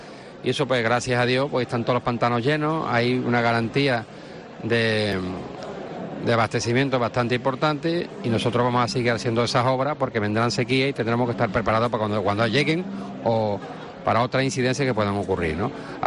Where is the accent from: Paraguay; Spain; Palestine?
Spain; Andalusia; nadie como los andaluces sabemos hacer